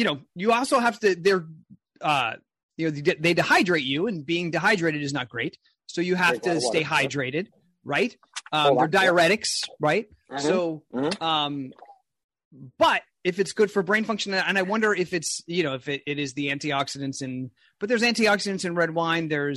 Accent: East Coast, United States; because growing up in the East Coast

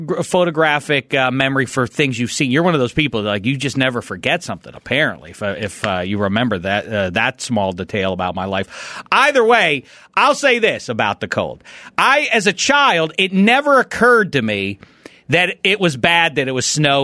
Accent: Pittsburgh, Pennsylvania, United States; I grew up in Pittsburgh, PA. Have we ever talked about my roots? That's where I grew up. That's where for 18 years. I was born in Pittsburgh.

